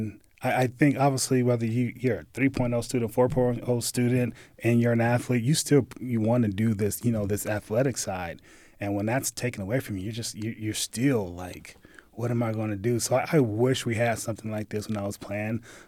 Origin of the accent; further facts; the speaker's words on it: San Bernardino, California, United States; San Bernardino, California. So that's inland from L.A., from the shore.